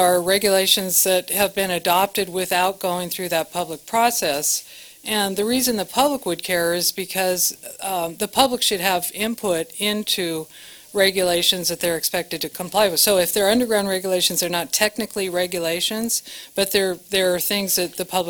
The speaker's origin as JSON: {"language": "English", "town": "Alameda", "region": "California", "country": "United States", "tie": "born or raised there", "said": "I'm from Alameda, California. I was actually born in Alameda, where both my parents were born."}